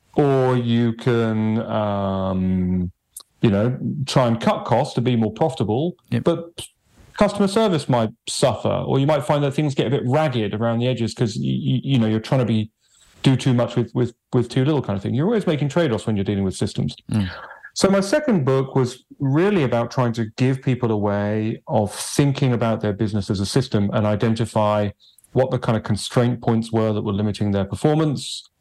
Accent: England, United Kingdom; moved away as an adult; now in Los Angeles, United States; You know, I never lived more than 20 miles from where I was born. And I grew up in the English countryside pretty much. And then moved to Los Angeles, which was a bit of a shock.

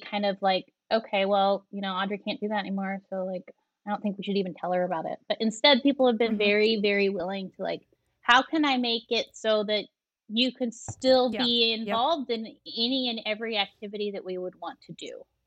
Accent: Kansas, United States; I'm from Kansas.

